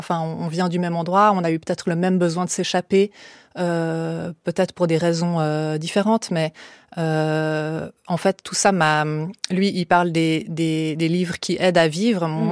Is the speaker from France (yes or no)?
no; Switzerland; en tant que Suisse, on a peut-être ce mélange des langues, surtout à Genève, qui vient assez naturellement